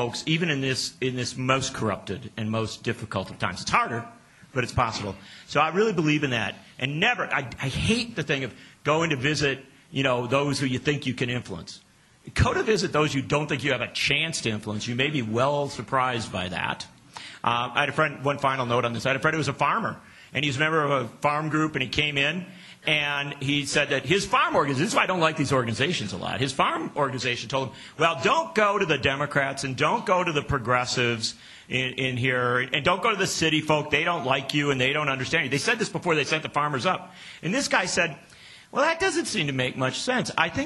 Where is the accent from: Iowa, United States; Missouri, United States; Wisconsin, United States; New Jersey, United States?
Wisconsin, United States; they went to the office of a congressman from my home state of Wisconsin